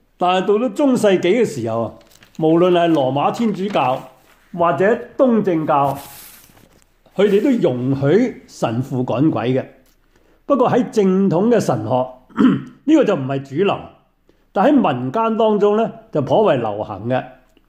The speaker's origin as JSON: {"language": "Chinese", "country": "China", "said": "我们所说的鬼是不是像我们中国人所说的鬼死后变鬼"}